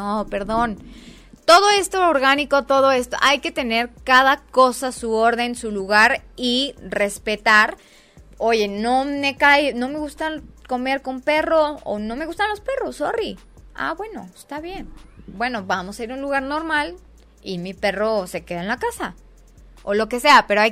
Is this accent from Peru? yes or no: no; Mexico; una muy mala educación que tenemos como mexicanos